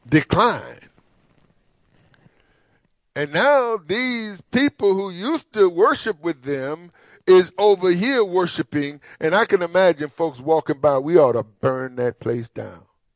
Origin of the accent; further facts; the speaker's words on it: Mississippi, United States; I can't help but go back in my upbringing as a child growing up in Mississippi and being drugged to church.